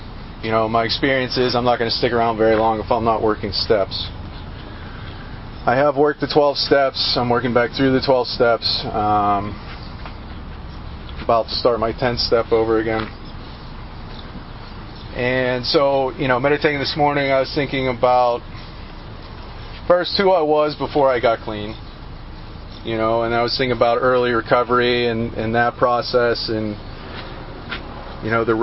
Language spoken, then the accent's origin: English; Pittsburgh, Pennsylvania, United States; Keith said I'm from Pittsburgh, and I did get clean in the Pittsburgh area, but my journey started in Beaver Valley